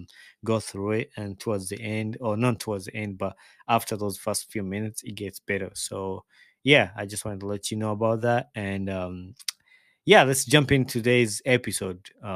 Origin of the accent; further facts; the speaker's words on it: Uganda; when we were growing up in Uganda